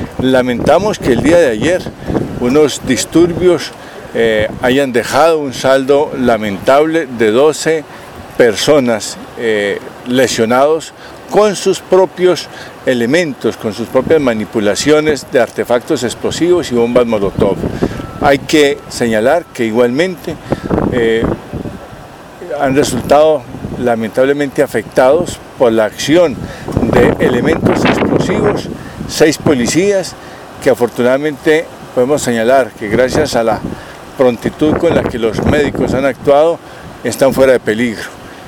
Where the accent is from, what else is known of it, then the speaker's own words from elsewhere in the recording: Colombia; Duele mucho, debo decirlo, como colombiano